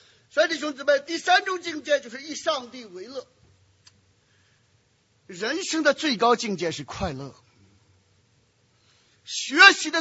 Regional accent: China; 我们中国人的信仰，我们中国人的研究，缺乏那种为真理而真理

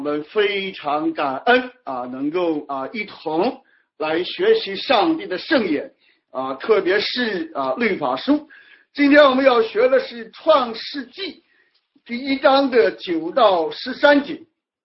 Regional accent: China; 所以说我们中国人有一句著名的话叫物以类聚，人以什么群分。

